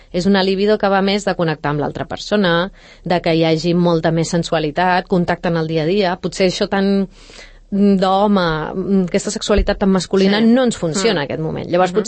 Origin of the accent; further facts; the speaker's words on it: Valls, Catalonia, Spain; now in Sant Cugat del Vallès, Spain; vaig créixer a Valls. Jo no sóc de Sant Cugat, jo sóc de Valls. Vaig venir a Barcelona a estudiar i em vaig quedar, i després vaig venir a viure aquí en busca de natura i tranquil·litat.